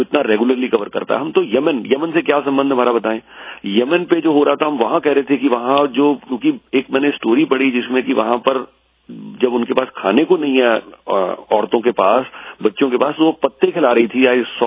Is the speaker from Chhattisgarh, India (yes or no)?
no; Punjab, India; sir मैं पंजाब से हूँ